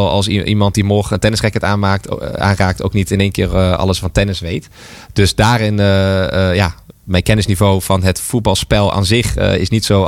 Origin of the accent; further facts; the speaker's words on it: Deventer, Overijssel, Netherlands; Omdat ik natuurlijk als Deventenaar heel graag niet alleen bij